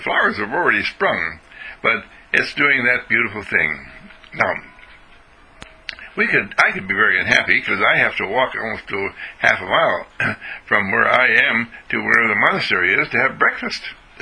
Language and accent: English; Wauwatosa, Wisconsin, United States; I was brought up in Waltosa, Wisconsin, that's by Milwaukee, and as a little boy, whenever it would rain, I would think to myself, how wonderful